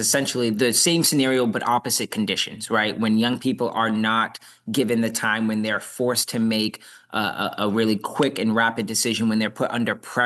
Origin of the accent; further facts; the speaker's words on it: Boston, Massachusetts, United States; I come from Boston, and we learned a lot about taxation without representation.